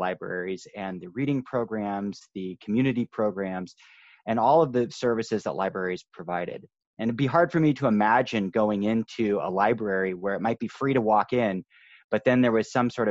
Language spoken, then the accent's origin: English; Portland, Oregon, United States; I've always had access to parks growing up in Portland. I grew up on Mount Tabor. I took swim lessons at Selwood.